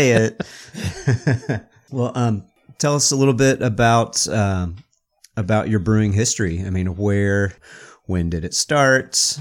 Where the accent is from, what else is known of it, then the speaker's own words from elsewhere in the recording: Texas, United States; Oh yeah, I grew up in Texas. I get it.